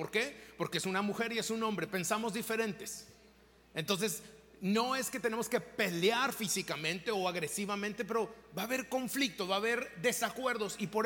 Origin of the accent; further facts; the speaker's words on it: Mexico; yo que soy mexicano voy a ir a votar a México solo para que eso no se haga en mi país.